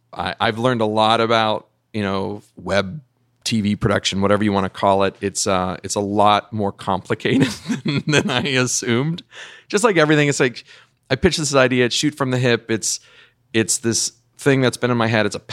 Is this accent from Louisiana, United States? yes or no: no; Flower Mound, Texas, United States; Family came here in 1640 to Massachusetts. I grew up in Texas.